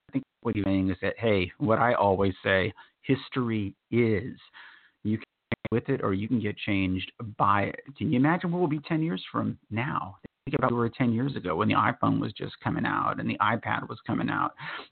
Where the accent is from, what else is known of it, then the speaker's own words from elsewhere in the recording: Texas, United States; you know, as a Texan, we just talked about Randolph Brooks Federal Credit Union.